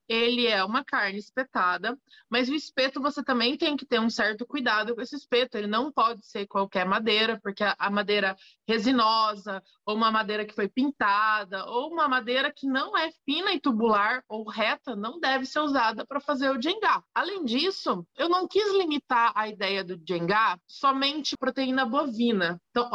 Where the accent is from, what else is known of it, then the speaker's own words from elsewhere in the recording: Londrina, Paraná, Brazil; Eu sou nascida e criada em Londrina, sou legítima pé vermelho. O meu avô veio para Londrina, trouxe a minha avó na garupa de Porecatu.